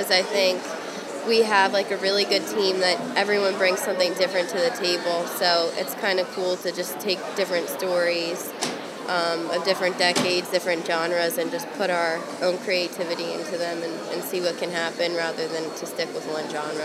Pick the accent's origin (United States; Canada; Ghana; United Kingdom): United States; Philadelphia, Pennsylvania; also born or lived in Los Angeles; I was in Los Angeles for a few years, and I just moved back about a year ago. To Philadelphia because I'm originally from Philly.